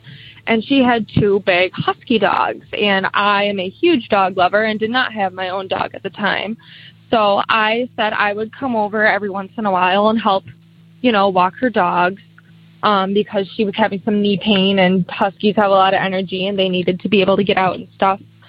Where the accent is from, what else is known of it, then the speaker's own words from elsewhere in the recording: Wisconsin, United States; I am from Wisconsin.